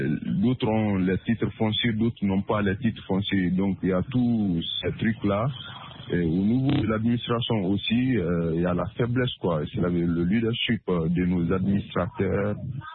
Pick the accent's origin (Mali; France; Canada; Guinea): Guinea; Conakry; parce que déjà, nous, chez nous, à Conakry